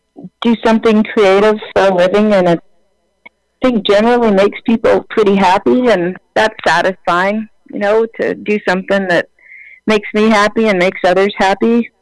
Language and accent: English; Saskatchewan, Canada; Growing up, I'm from Western Canada originally, so Saskatchewan, the area